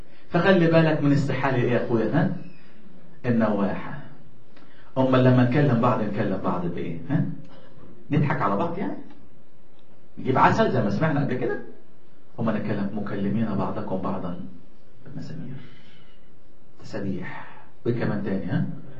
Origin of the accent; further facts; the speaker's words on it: Egypt; وإحنا كمصريين يلا زي بعض